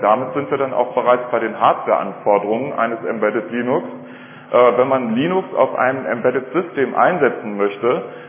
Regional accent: Hanover, Lower Saxony, Germany; Ich komme aus Hannover

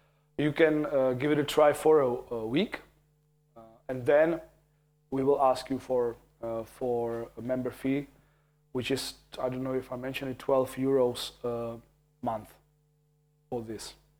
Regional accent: Liberec, Liberec Region, Czechia; It has been made in Liberec, so, and I'm from Liberec, I'm your neighbor, so please.

